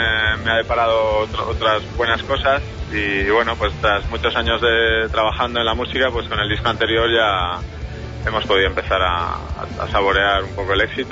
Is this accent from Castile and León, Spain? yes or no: yes; Salamanca, Castile and León, Spain; yo me crié en la cantera del Real Madrid, aunque yo no soy de Madrid, yo soy de Salamanca